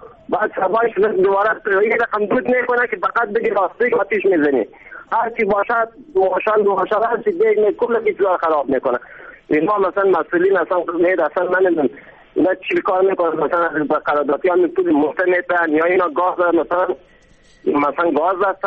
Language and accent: Persian; Ghazni, Afghanistan; ولایت های سرسل مثل ولایت ما غزنی